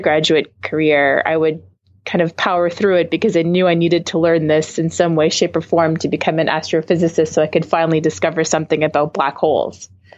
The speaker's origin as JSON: {"language": "English", "town": "Rockland", "region": "Ontario", "country": "Canada", "tie": "born or raised there", "said": "I grew up in Rockland, Ontario, which is about 45 minutes outside of Ottawa, which is the capital of Canada. And the night skies were dark and beautiful."}